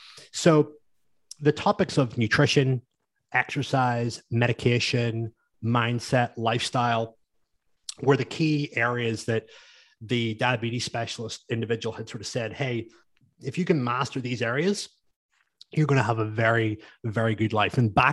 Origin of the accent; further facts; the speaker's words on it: Hillsborough, Northern Ireland, United Kingdom; I am 33 years of age from up the road, probably around about 80 or 90 miles from you. So not that far, in a place called Hillsborough, which is just outside Belfast.